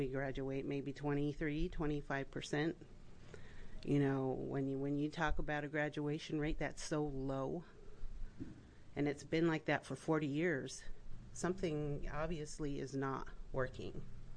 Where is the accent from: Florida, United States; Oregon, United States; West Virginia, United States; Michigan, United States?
Oregon, United States; Warm Springs; I'm from Warm Springs, Oregon.